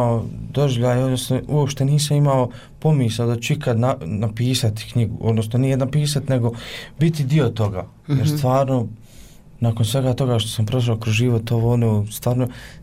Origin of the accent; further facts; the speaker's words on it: Gornji Vakuf-Uskoplje, Federation of Bosnia and Herzegovina, Bosnia & Herzegovina; ja upravo dolazim iz mjesta gdje je bilo tokom, kako da kažem, ovog zadnjeg rata, bilo je jako teško. Jer dolazim iz mjesta gdje je podijeljeno.